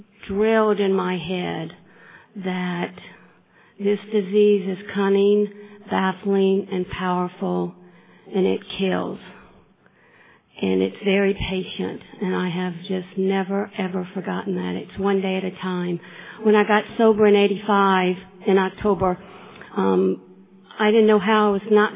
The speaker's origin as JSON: {"language": "English", "region": "Louisiana", "country": "United States", "said": "And unless you think this is a Boise, Idaho accent, I'm from Louisiana."}